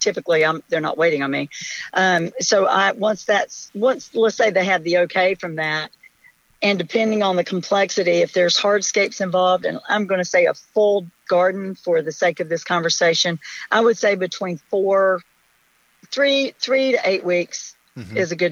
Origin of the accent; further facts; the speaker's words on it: Charlotte, North Carolina, United States; now in Charleston, United States; I'm a Charlotte girl, but now I'm a Charleston girl. I'm from Charlotte, North Carolina.